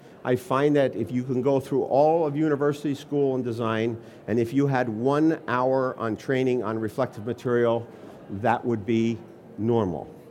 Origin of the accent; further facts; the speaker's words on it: United States; first language English; I am an American. I speak in English, my native tongue